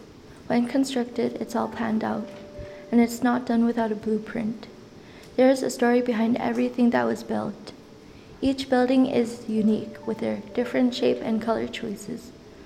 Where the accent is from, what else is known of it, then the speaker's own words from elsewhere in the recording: Toksook Bay, Alaska, United States; and I'm from Tuxuk Bay